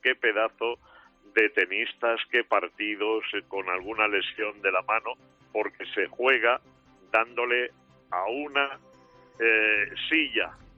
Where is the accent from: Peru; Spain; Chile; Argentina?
Spain; Pero cómo hemos disfrutado también como españoles volviendo a ganar al tenis.